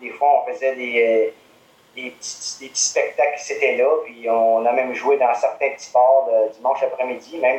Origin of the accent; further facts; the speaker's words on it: Gatineau, Quebec, Canada; Oui, moi, je suis originaire de Gatineau.